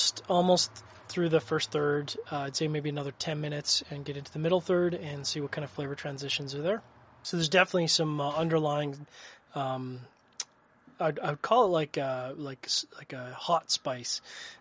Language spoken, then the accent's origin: English; Canada; obviously being a Canadian, it's kind of near and dear to my heart.